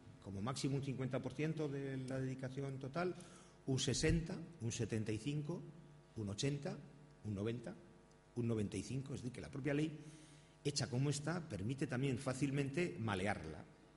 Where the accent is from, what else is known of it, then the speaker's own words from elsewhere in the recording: Basque Country, Spain; Las convocatorias de mi tierra, que yo soy del País Vasco